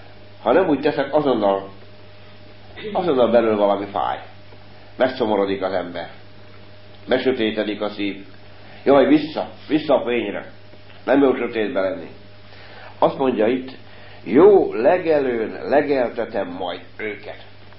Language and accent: Hungarian; Álmosd, Hajdú-Bihar, Hungary; born there; Ez nem úgy van, hogy megkereszteltek, konfirmáltam, én kérem, Álmosdon születtem, nagyapám is református volt.